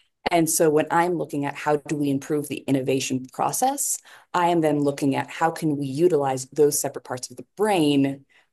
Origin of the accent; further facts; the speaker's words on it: California, United States; now in Mexico; I'm personally a Taco Bell person because I grew up in California and tacos. I'm also in Mexico.